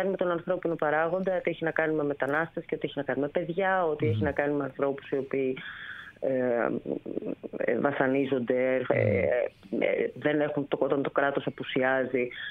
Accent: Piraeus, Attica, Greece; Είμαι από τον Πειραιά.

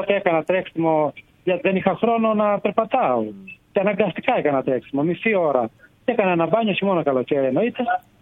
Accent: Crete, Greece; πήγα από το χωριό μου που γεννήθηκε

